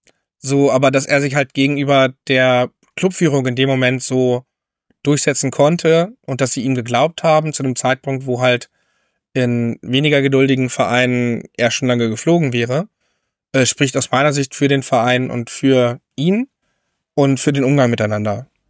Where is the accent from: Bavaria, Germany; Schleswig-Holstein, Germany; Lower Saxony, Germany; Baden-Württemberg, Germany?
Lower Saxony, Germany; Hanover; Ich komme ja, wie gesagt, aus Hannover.